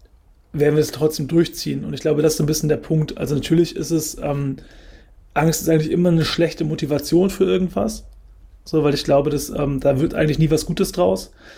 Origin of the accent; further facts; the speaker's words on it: Germany; born there; weil ich bin in Deutschland geboren